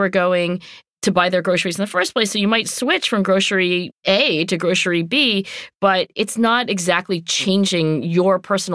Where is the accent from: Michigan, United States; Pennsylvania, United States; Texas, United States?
Pennsylvania, United States; Philadelphia; because, you know, I'm from Philadelphia. I drank tons of soda. I ate tons of candy, probably why I have so many cavities.